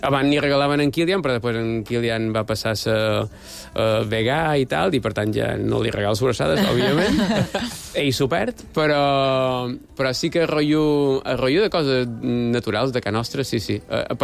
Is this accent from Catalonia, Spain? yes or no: no; Balearic Islands, Spain; som mallorquins